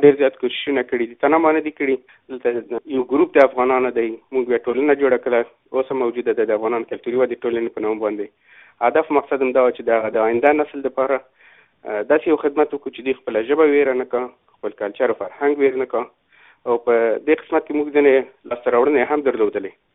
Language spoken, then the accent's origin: Pashto; Afghanistan; now in Australia; استرالیا د ما کور دی باوجود چې زه د استرالیا کې میشته یم لس دولس کال دپاره د ما ټول احساس هم د افغانستان څخه دی